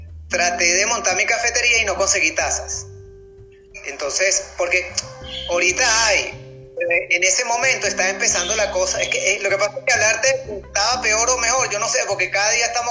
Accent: Caracas, Capital District, Venezuela; Bueno, fíjate, yo soy de Caracas.

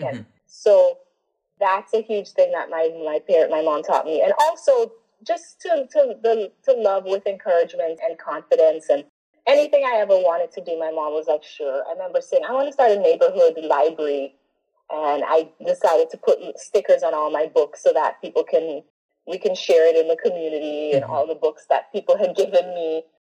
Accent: Montreal, Quebec, Canada; born there; I was born in Montreal.

